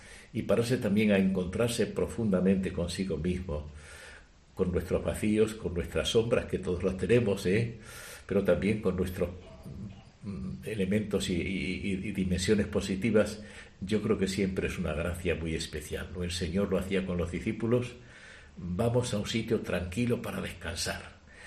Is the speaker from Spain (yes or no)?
yes; Malpartida de Plasencia, Extremadura, Spain; y coadjutor segundo de Malpartida, de mi pueblo, ¿no?